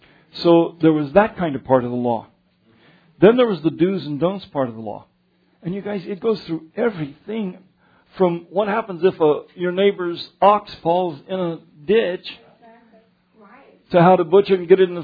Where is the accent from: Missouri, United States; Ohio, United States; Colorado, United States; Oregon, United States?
Colorado, United States; I told you I grew up in Colorado. I never had any of this to deal with.